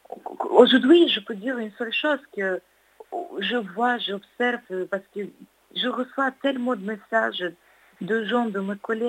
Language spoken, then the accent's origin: French; Ukraine; En tant qu'Ukrainienne, je me sens ukrainienne.